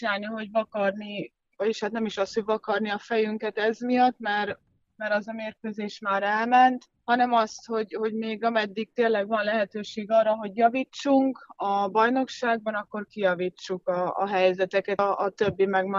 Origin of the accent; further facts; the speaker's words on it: Győr, Győr-Moson-Sopron, Hungary; Hát ugye Győrben nevelkedtem, utánpótlásba